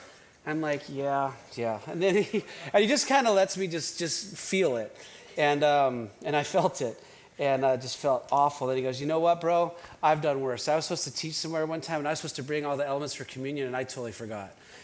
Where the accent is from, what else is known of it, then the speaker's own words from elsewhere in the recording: Albuquerque, New Mexico, United States; So I grew up in Albuquerque, New Mexico.